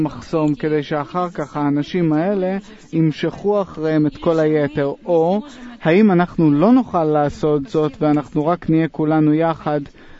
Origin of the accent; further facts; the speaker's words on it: Odesa, Odesa Oblast, Ukraine; אני מאודסה.